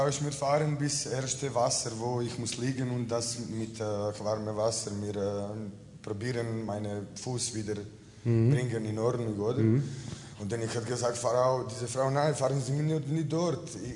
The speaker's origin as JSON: {"language": "German", "country": "Croatia", "second_language": "German", "said": "ich komme aus Kroatien und ich hatte mit 18 Jahren im Leben einen riesen Unfall"}